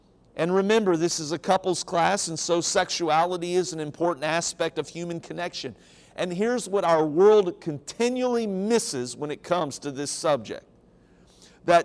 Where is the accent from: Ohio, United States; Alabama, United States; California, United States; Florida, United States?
Ohio, United States; Cincinnati; I'm a Cincinnati Reds fan. I grew up in Cincinnati